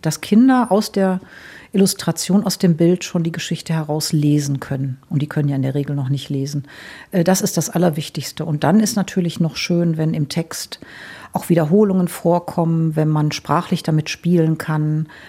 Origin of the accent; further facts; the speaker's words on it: Wuppertal, North Rhine-Westphalia, Germany; ich komme ja aus Nordrhein-Westfalen, aus Wuppertal, die Stadt mit der Schwebebahn